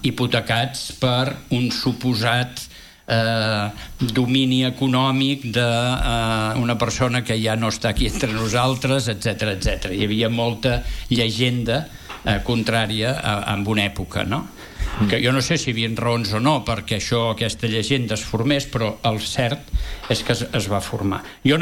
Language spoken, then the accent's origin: Catalan; Calella, Catalonia, Spain; also born or lived in Girona / Barcelona; Jo he nascut a Girona, els meus pares van venir a viure a Calella, van tenir botigues de souvenirs, i jo vaig anar a estudiar a Barcelona i em vaig quedar a treballar a Barcelona. I en un moment donat, com aquell que diu, torno a Calella, i ja m'hi quedo a viure